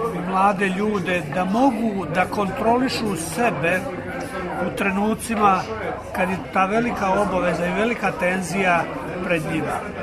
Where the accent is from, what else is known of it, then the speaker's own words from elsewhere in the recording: Bosnia & Herzegovina; A ja kao i Bosanac ne razmišljam o tome